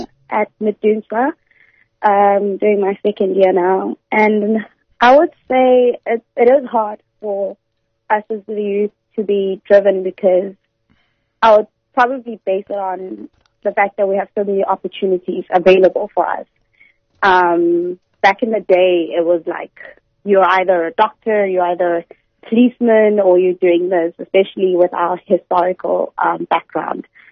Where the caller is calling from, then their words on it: Port Elizabeth, Eastern Cape, South Africa; Going from Port Elizabeth.